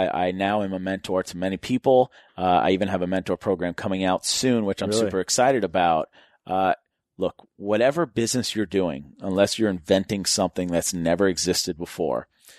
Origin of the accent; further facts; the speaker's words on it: Newton, Massachusetts, United States; I used to drive around and look at houses in my neighborhood that I grew up in Newton, Massachusetts.